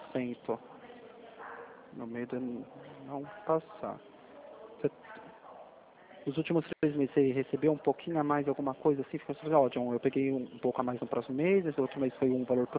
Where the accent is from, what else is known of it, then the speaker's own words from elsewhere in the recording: São Roque, São Paulo, Brazil; Eu nasci bêbado, eu sou de São Roque.